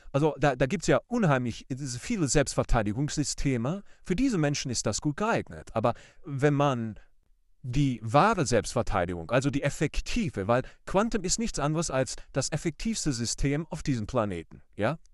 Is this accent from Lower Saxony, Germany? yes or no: no; Düsseldorf, North Rhine-Westphalia, Germany; born there; geboren 1989 in Düsseldorf-Kaiserswerth